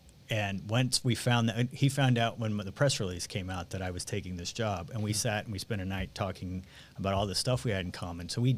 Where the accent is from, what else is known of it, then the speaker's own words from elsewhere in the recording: Kansas City, Missouri, United States; I love the Midwest. I mean, I'd live in Kansas City tomorrow if my wife would let me. I mean, it's my hometown.